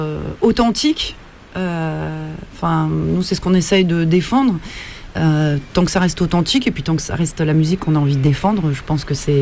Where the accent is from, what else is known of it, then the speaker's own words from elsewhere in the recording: France; c'est vrai que on est français, on chante en anglais